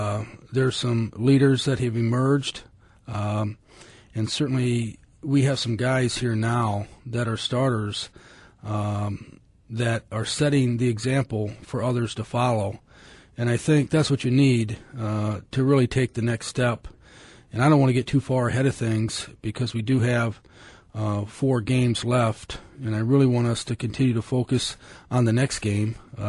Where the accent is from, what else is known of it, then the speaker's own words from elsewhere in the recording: Ohio, United States; Well, maybe it's just because I'm from Ohio.